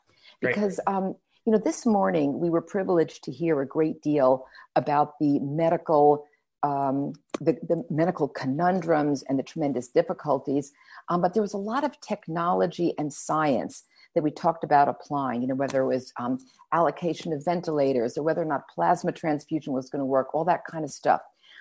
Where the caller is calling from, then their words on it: New York, United States; I should also say that I'm speaking from New York. So I live on the Upper West Side